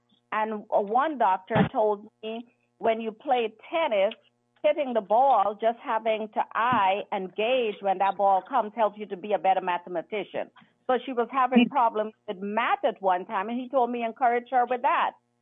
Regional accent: Guyana; And although I'm from Guyana, I'm like, oh my goodness, I'm gonna send my child to the Caribbean.

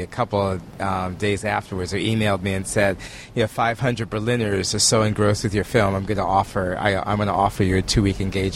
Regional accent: New York City, New York, United States; I'm originally from New York. I'm a New Yorker, native New Yorker for five generations.

